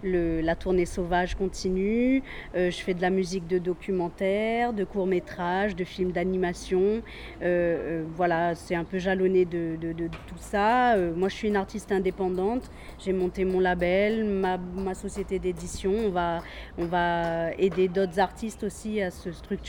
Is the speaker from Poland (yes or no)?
no; Réunion, France; Moi, je chante en créole, en anglais, en français, un petit peu en portugais de temps en temps. Donc c'est pas parce qu'on vient de La Réunion qu'on fait que du maloya.